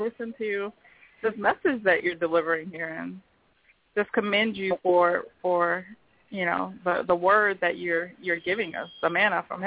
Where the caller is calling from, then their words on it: Fort Lauderdale, Florida, United States; I'm calling from Fort Lauderdale.